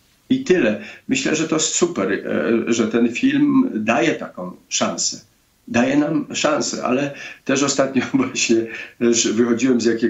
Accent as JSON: {"language": "Polish", "town": "Waksmund", "region": "Lesser Poland", "country": "Poland", "said": "Zawsze mówię, że jestem z Podhala, z Waxmunda, z małej wioski góralskiej"}